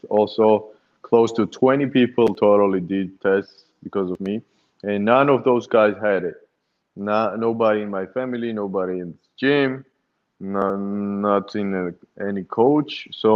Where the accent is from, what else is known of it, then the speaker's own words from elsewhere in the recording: Georgia; moved away; back in the days when I was in Georgia, in my home country.